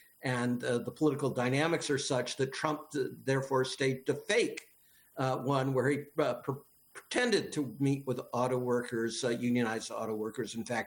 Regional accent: Dearborn, Michigan, United States; I can tell you, I grew up in Dearborn, worked for Ford Motor Company.

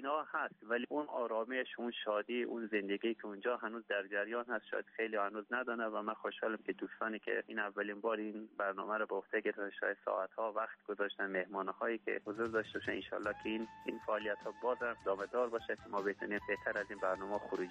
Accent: Iran; born there; 40 ساله ما که خودمون متولد ایران هستیم، پدرای ما مهاجرت کردن

